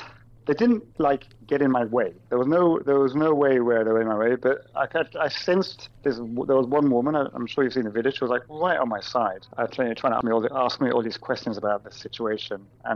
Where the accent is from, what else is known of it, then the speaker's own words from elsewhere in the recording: England, United Kingdom; I mean, I grew up in England